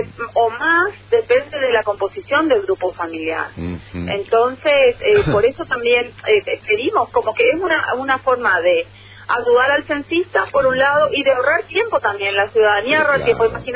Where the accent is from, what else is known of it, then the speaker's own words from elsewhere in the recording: Misiones, Argentina; como argentinos. Y en nuestro caso, como misioneros.